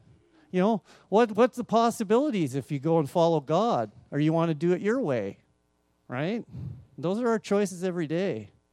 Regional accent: Red Deer, Alberta, Canada; now in Kamloops, Canada; but I grew up here. So I love Red Deer, right? I got lots of people I love here. This is my hometown.

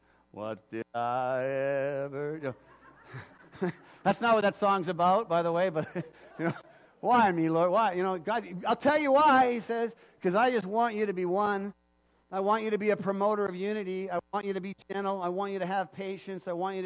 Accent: Cranbrook, British Columbia, Canada; And as I was walking along in the city that I grew up in Cranbrook

